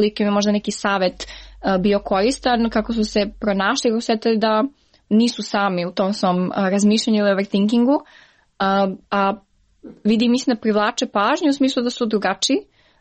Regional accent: Niš, Southern and Eastern Serbia, Serbia

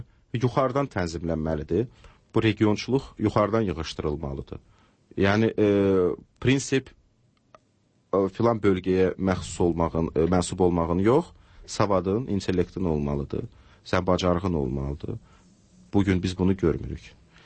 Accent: Baku, Azerbaijan; Ki, mən məsələn, Sovetskada doğulub böyümüşəm. Nə məhli olduğu məlumdur da.

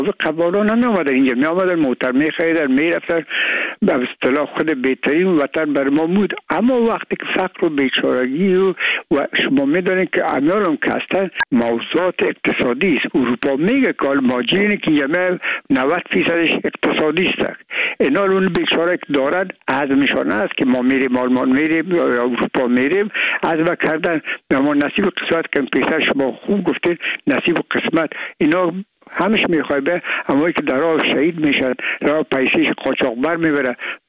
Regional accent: Afghanistan; من و بسیاریشان در این افغانستان تولد نشدن در یک ممنون کشور دیگه بودن و میگم ما افغان هستیم

